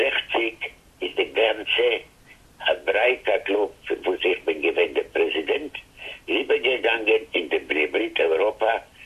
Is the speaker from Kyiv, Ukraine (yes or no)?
no; Drohobych, Lviv Oblast, Ukraine; German is a second language; Ich bin geboren neben Lemberg in der Stuttgart, Eldrohobitsch. Und also ich bin 10 Jahre gewesen, bin ich mit meiner Familie gegangen nach Lemberg.